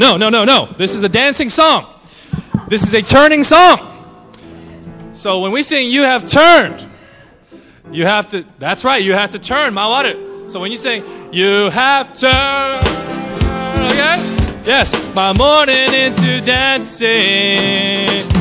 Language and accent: English; Philippines; All right. I'm Filipino and I still don't know what it means.